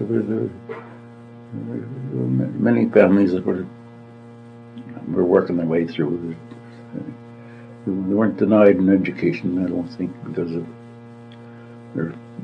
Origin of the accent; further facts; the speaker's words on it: Halifax, Nova Scotia, Canada; born there; Halifax, 24th of May, 1913.